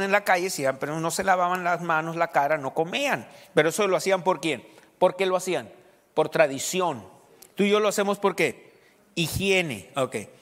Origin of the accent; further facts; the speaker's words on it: Sonora, Mexico; Yo soy mexicano de nacimiento y sonorense.